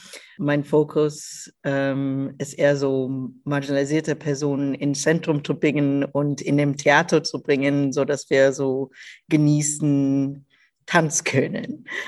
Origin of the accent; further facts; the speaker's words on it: Jamaica; German is a second language; also born or lived in United States; now in Berlin, Germany; Ich war nach Berlin umgezogen. Vorher war ich in den USA und vorher in Jamaika, wo ich aufgewachsen bin.